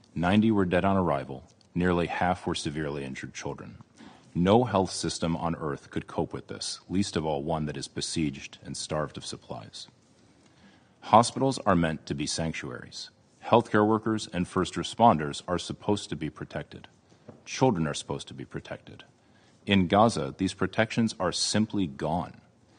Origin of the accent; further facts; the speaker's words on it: United States; I am an American trauma and critical care surgeon based in Stockton, California.